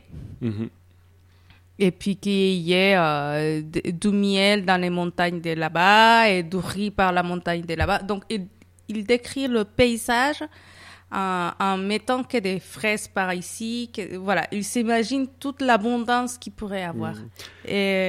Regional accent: Mexico; French is a second language; now in France; Oui, moi je viens du Mexique, donc comme vous savez, du sud du Mexique, où c'est aussi une région où on produit beaucoup de café.

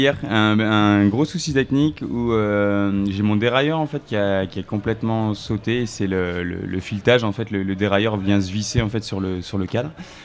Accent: Lille, Hauts-de-France, France; Moi je viens de Lille

